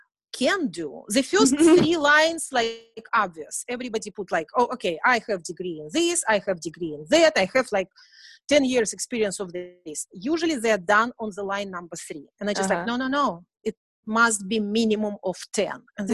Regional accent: United States; like I'm American, I have my passport, don't ask me about this, whatever Soviet stuff.

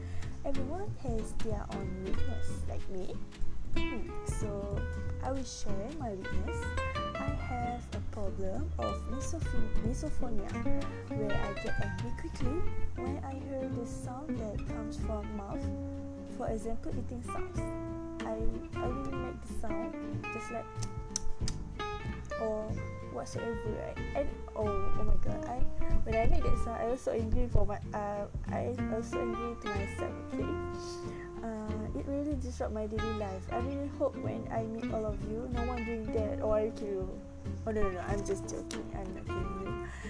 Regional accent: Slim River, Perak, Malaysia; I was born at Hospital Slim River. Yes, since I was little, I did live in Slim River until now.

